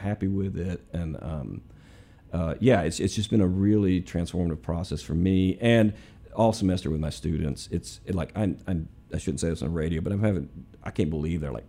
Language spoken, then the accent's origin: English; Mobile, Alabama, United States; Like I grew up in Mobile, Alabama. I wasn't even in Memphis.